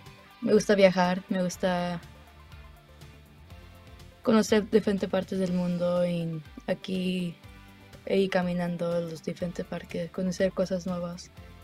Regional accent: Mexico; born there; Y pues nací en México

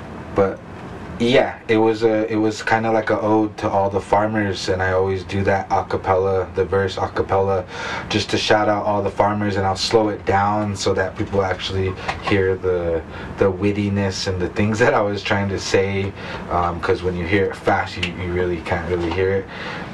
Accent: Taos Pueblo, New Mexico, United States; I mean, naturally, we come from Taos Pueblo.

